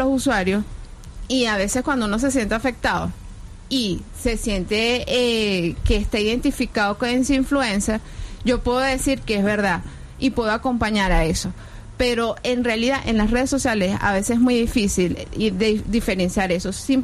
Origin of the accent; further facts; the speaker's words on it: Venezuela; ya como pueblo venezolano, nosotros como ese es lo que representa el país